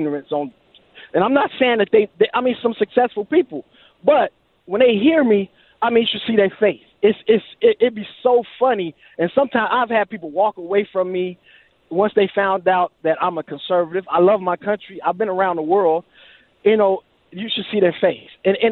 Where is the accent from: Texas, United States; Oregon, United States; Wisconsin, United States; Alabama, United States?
Alabama, United States; Now, I'm originally from Alabama. I seen the Klan march when I was a kid, full dress.